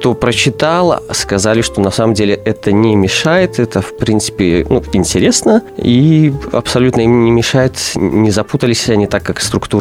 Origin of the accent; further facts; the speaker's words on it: Barysaw, Minsk Region, Belarus; я сам из Борисова